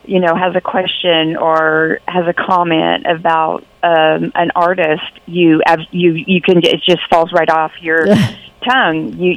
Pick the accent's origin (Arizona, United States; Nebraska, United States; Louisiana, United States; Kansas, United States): Kansas, United States; I grew up in Kansas, in western Kansas, my whole life. I grew up in Kansas.